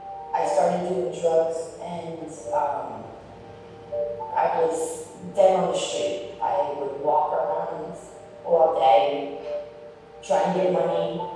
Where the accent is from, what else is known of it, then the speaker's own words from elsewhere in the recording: New Jersey, United States; I grew up in New Jersey.